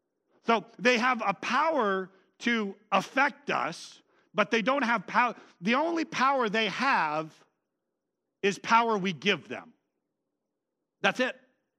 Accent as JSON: {"language": "English", "region": "California", "country": "United States", "said": "I'm from California. I don't know scorpions."}